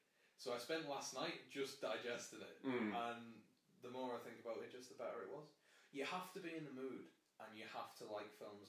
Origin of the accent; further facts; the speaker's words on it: United Kingdom; I'm British, so I'm starting.